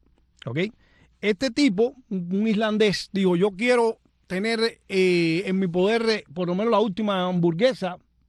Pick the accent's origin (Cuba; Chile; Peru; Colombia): Cuba; moved away; Yo salí de Cuba en el año 94, en una balsa. Yo soy balsero